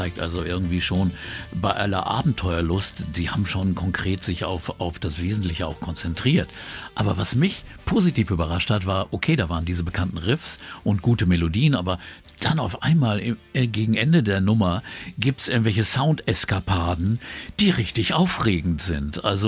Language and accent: German; England, United Kingdom; das war ja nun was komplett anderes als diese englische Provinz, wo ich herkomme.